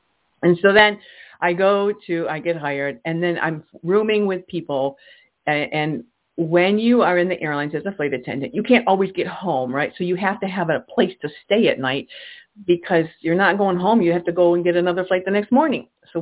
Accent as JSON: {"language": "English", "town": "Rochester", "region": "New York", "country": "United States", "said": "I'm from Rochester, New York, so we have major top 100 companies here"}